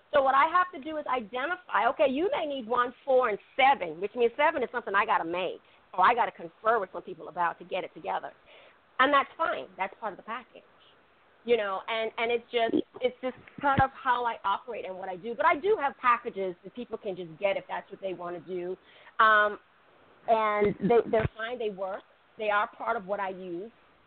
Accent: Bahamas; also born or lived in Spain / Italy / Japan / Puerto Rico; now in Hawaii, United States; And of course, I'm from the Bahamas, and then I'm here in Hawaii.

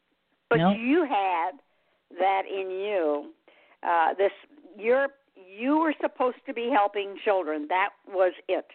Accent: Detroit, Michigan, United States; because I was born and raised in Detroit. Rough place, but it was great for me, you know.

